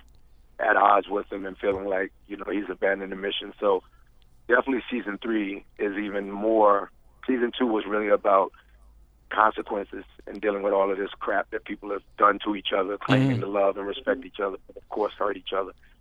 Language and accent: English; Decatur, United States; I'm from Decatur, so y'all Chi-towners know we go brown.